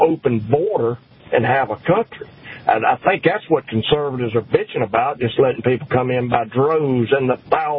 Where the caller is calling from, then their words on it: Terry, Mississippi, United States; Terry, Mississippi.